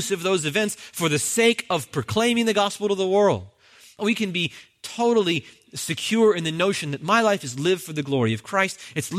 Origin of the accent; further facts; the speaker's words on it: New Jersey, United States; And guys, I'm from New Jersey.